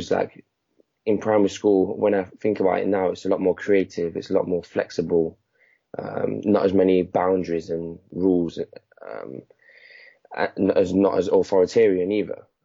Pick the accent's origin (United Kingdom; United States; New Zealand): United Kingdom; Nottingham, East Midlands; So I'm from the Nottingham area. Currently, I'm 24 years old now.